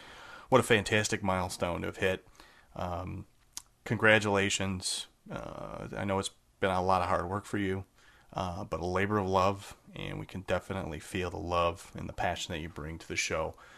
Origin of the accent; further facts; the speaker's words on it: Canada; When I'm from Canada.